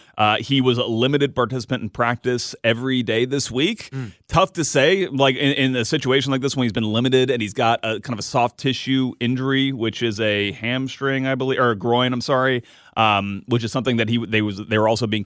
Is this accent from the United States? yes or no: yes; the South, United States; See, I always assume, as a Southerner, I always assume that like when you're up there in that part of the world, like everything's close to everything.